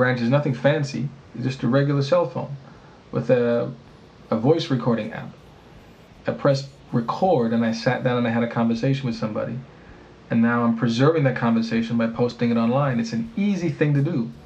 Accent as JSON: {"language": "English", "country": "St. Vincent & Grenadines", "tie": "born or raised there", "said": "so I implore not just the people in my hometown, but anywhere in St. Vincent who feel strongly about where we want to go as a people in this new century."}